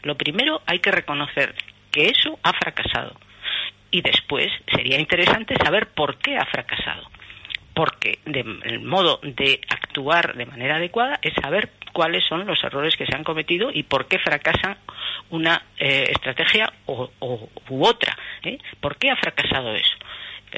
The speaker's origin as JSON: {"language": "Spanish", "region": "Galicia", "country": "Spain", "said": "con nombre normal y tal, de aquí, de España, Galicia."}